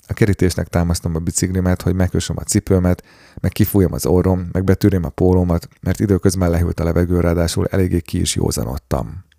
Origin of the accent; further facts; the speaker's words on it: Csepel, Budapest, Hungary; Őt ugyanis nem érdekli, hogy csepeliek vagyunk.